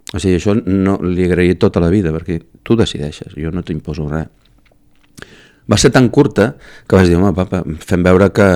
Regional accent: Girona, Catalonia, Spain; Jo sóc molt gironí, Didac. Jo sóc molt gironí de Girona i de Sant Narcís. Jo encara vaig passejar pel meu barri de tant en quant perquè me carreguen les piles, i a la Devesa i per la vall de Sant Daniel. Jo sóc molt gironí, tinc un sentiment gironí molt, molt arrelat.

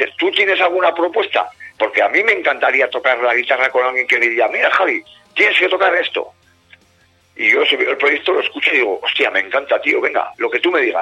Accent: Estella, Navarre, Spain; con gente de aquí, de mi pueblo, ¿no? Que yo vivo en Lizarra, en Estella Lizarra, que es una ciudad que tiene 12.000 habitantes, que está a media hora de Pamplona

